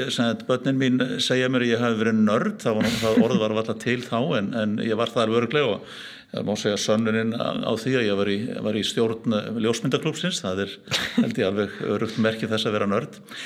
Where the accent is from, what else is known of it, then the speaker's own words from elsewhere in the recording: Reykjavík, Capital Region, Iceland; Jú, ég fæddur og uppalinn í Reykjavík og má segja ólst upp í miðbænum. Ég bjó í bæði vesturbænum en ólst upp mest í Norðumýrinni.